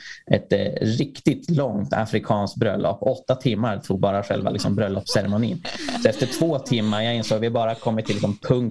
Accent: Sweden; När han hör att jag är från Sverige så lyser han upp.

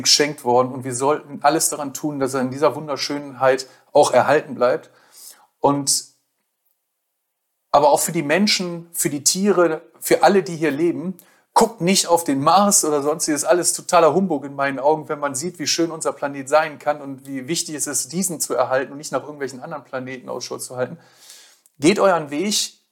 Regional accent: Bremen, Germany; Ich werde sicherlich in Bremen auch wieder antreten, meine Heimatstadt.

